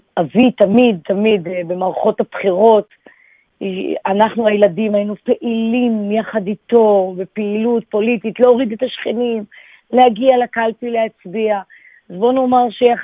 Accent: Lod, Central District, Israel; גדלתי בבית מאוד מאוד ליכודי בעיר לוד, אבי גם באותו במרוקו הוא כבר היה פעיל בתנועת ביתר

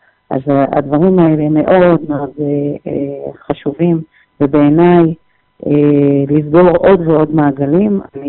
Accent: Jerusalem, Jerusalem District, Israel; אני נולדתי פה בארץ, ומצות יהודה בירושלים היו ממש בקרבת הבית שלי

